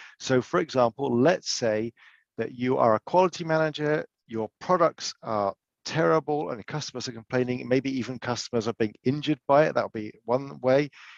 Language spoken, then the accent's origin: English; United Kingdom; We're both British, we're both males.